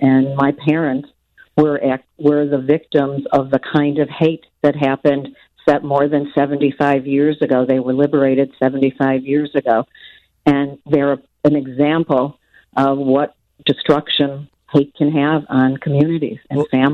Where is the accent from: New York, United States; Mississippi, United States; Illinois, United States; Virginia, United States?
Illinois, United States; Skokie; Well, I grew up in Skokie. I was born here in the United States.